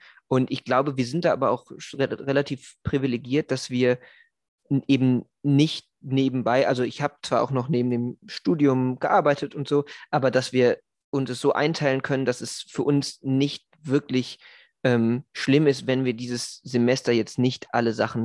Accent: Wuppertal, North Rhine-Westphalia, Germany; ich habe das Team in meiner Heimatstadt Wuppertal mit aufgebaut

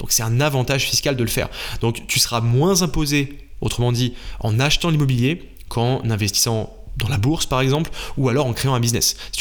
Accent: France; en tant que Français

